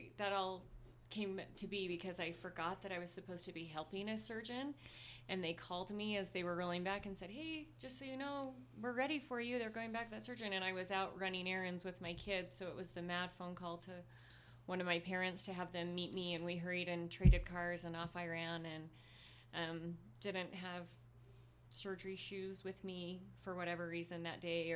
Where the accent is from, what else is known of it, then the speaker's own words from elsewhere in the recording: North Ogden, Utah, United States; I'm from North Ogden, Utah, so it was nice to come back home.